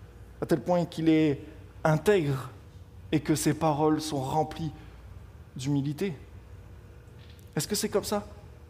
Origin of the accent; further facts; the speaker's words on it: France; En tant que Français, j'ai été profondément déçu par un tableau des Jeux Olympiques.